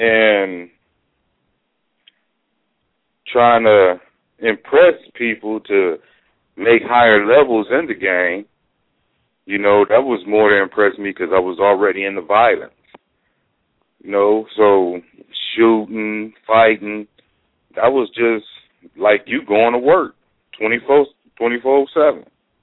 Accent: Toledo, Ohio, United States; now in Dallas, United States; Toledo, Ohio.

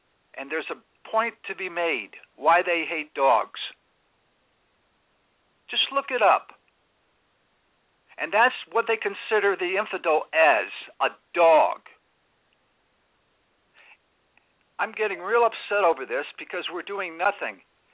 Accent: California, United States; I'm from California.

